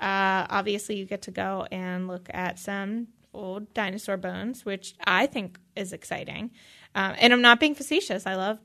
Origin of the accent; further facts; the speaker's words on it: Erie, Pennsylvania, United States; when I grew up in Erie, I had to have some volunteer hours in before I was 16, I think. And so I dressed up at the Erie Zoo